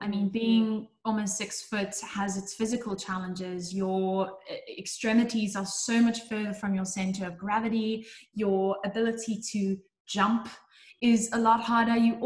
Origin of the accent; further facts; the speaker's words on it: South Africa; all of the companies I've worked for, I've been the first South African